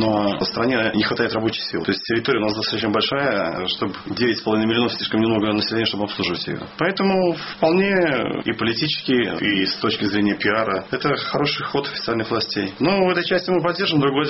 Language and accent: Russian; Belarus; Не имею украинской корней, я белорус по всем своим веткам, насколько я их могу знать